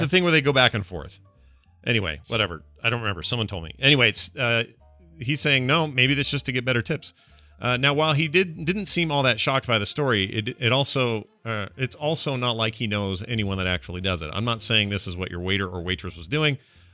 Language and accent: English; Washington, North East England, United Kingdom; from my hometown of Washington in the north of England